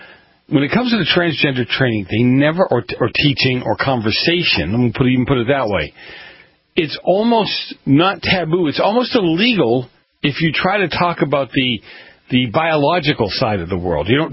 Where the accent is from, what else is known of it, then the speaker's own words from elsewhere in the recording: Boston, Massachusetts, United States; Well, I was, you know, growing up in Boston, I always joked that we had more colleges per square mile than there were churches in the country